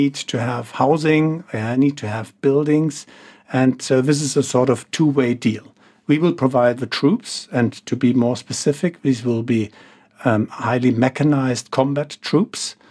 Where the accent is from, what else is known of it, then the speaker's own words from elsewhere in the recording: Germany; And I was born in Western Germany. In Western Germany, I grew up in a divided country during the Cold War.